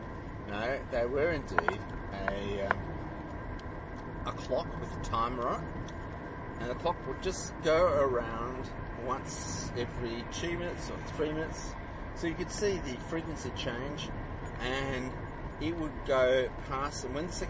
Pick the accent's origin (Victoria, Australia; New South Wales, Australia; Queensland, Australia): Victoria, Australia; Melbourne; I sort of remember in Melbourne, growing up in Melbourne, and in the 70s